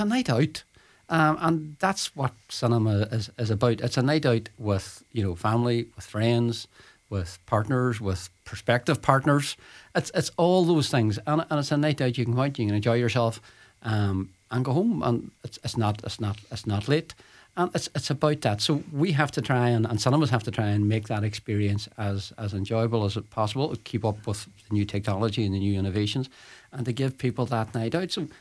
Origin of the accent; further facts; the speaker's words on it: Derry, Northern Ireland, United Kingdom; I my first job in cinema was in Derry, in my hometown, and it was Star Wars.